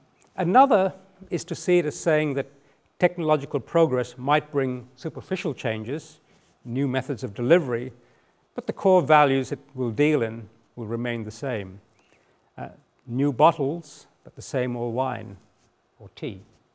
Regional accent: Kuala Lumpur, Malaysia; when I was a small boy growing up in Kuala Lumpur, and I should mention that I'm of Malaysian origin, but of Australian citizenship.

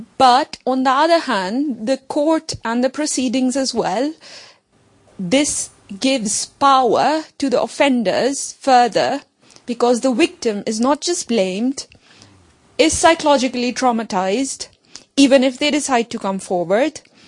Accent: Pakistan; I come from Pakistan

